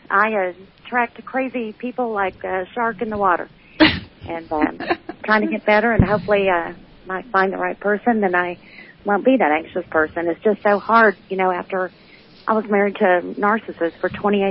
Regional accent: Missouri, United States; I am from Missouri.

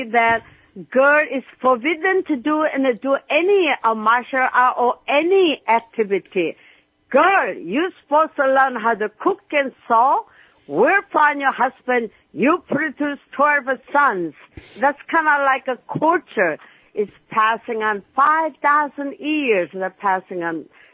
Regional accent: South Korea; English is a second language; Well, I come from Korea.

